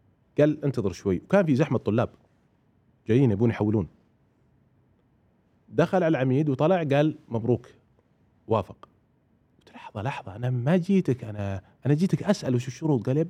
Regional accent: Abha, Asir, Saudi Arabia; أنا جاي من أبها عشان أحصل على شهادة، عشان أبني مستقبلي،

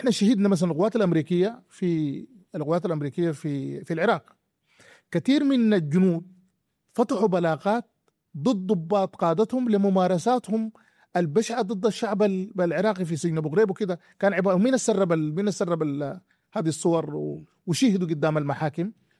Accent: Adila, East Darfur, Sudan; أنا من عديلة

